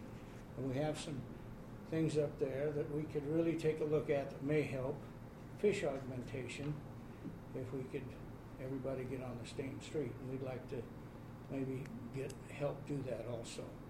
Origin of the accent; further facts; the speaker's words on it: Idaho, United States; I'm from Basin 34, Butte County.